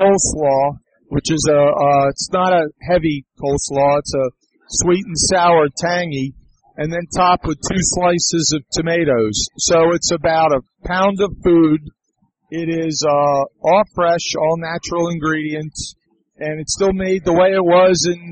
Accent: Maryland, United States; also born or lived in Miami / Virginia; Well, I'm originally from Maryland, and so I'm an East Coast guy, and I went to school in Miami, I've lived in Virginia

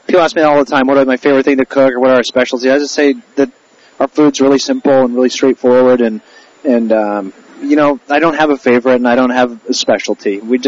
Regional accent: Iowa, United States; growing up in Iowa, you know, we do modern American food.

